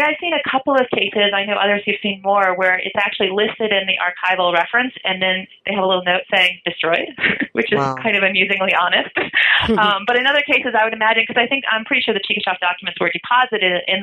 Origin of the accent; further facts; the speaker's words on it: Michigan, United States; My name is Russian, of course, but I'm not, so I should say that. I come from Michigan. I'm not a Russian.